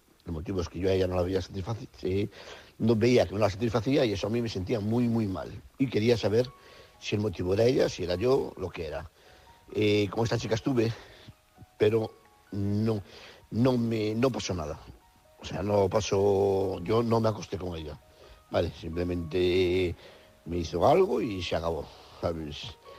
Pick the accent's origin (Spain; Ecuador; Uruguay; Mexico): Spain; Madrid, Community of Madrid; Soy de Madrid y me gustaría haceros un comentario.